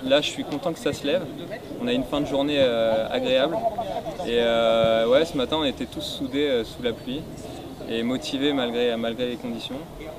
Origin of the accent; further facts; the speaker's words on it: Île-de-France, France; je suis prof de tennis, je suis originaire de la région de l'Essonne.